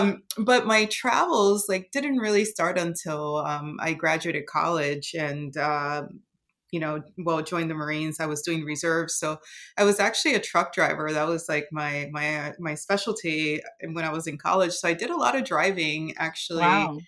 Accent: Puerto Rico; growing up in Puerto Rico, especially my dad being older

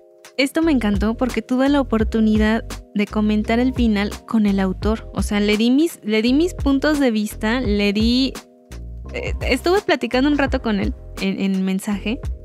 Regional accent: Mexico; nosotros como mexicanos tenemos una visión un poco diferente acerca de la muerte.

